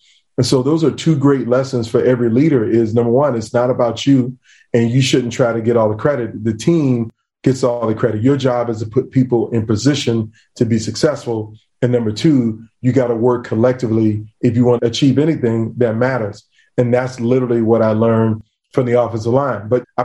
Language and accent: English; Virginia Beach, Virginia, United States; I grew up in Beach, Virginia.